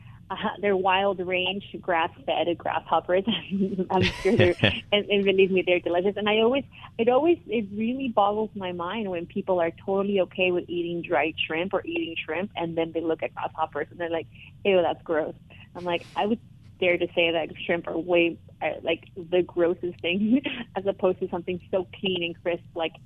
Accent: Oaxaca, Mexico; now in United States; growing up in Oaxaca, eating grasshoppers is very, very normal. It wasn't even until I got to the U.S. where people thought it was weird that I was eating grasshoppers.

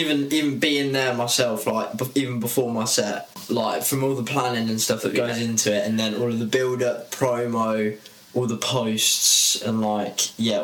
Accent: Kettering, East Midlands, United Kingdom; You know, I'm from Ketrin, I've lived there my whole life.

